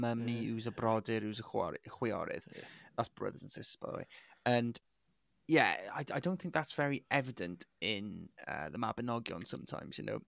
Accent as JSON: {"language": "English", "region": "Wales", "country": "United Kingdom", "said": "We're going to say it's us. We're the Welsh gods."}